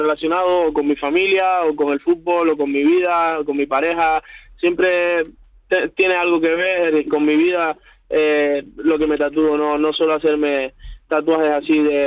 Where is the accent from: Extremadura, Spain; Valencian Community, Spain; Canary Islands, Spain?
Canary Islands, Spain; Tenemos esa similitud de que somos de barrio, que salimos de allí, de Tenerife los dos